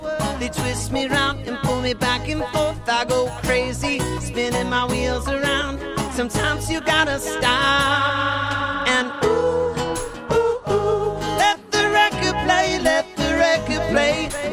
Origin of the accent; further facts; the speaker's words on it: Southeast, United States; now in Nashville, United States; We're all from the Southeast.